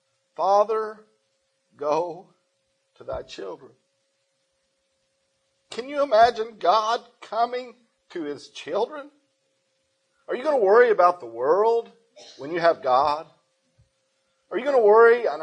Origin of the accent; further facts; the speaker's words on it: Indiana, United States; also born or lived in Texas; now in Missouri, United States; I was raised in the Old Baptist Church in Indiana, and circumstances arose, and I spent a year in Texas, and then I've been in Missouri the last 10.